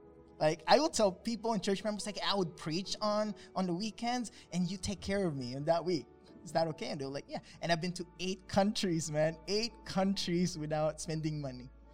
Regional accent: Negros Island Region, Philippines; I'm from Negros.

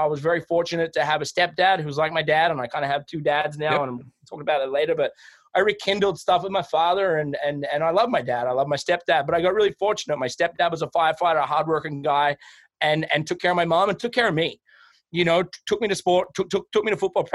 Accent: Mornington, Victoria, Australia; But yeah, I was born in just a little tiny town outside of Melbourne, Australia I was born in Mornington Hospital and grew up there.

